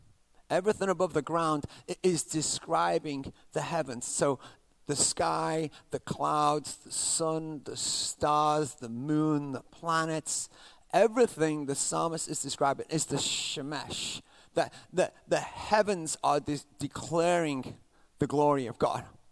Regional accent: England, United Kingdom; moved away; like, get out of here, you English kid, you know, kind of thing, making fun of my accent.

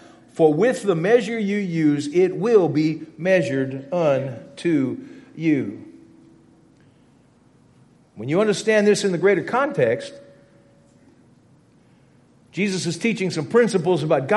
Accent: Louisiana, United States; One of the great gifts I had in my life was growing up in South Louisiana.

